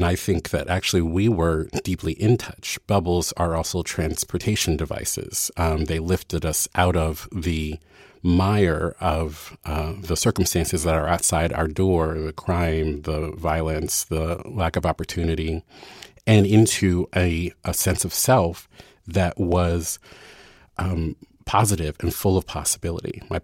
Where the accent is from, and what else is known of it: Baltimore, Maryland, United States